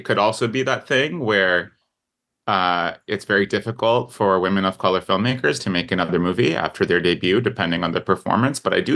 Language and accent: English; Pakistan; growing up in Pakistan, we also grow up learning about supernatural figures as just part of life.